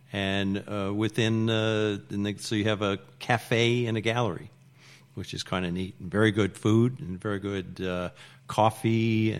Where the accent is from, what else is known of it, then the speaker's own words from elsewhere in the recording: Reno, Nevada, United States; born there; And I was born in Reno, so we moved.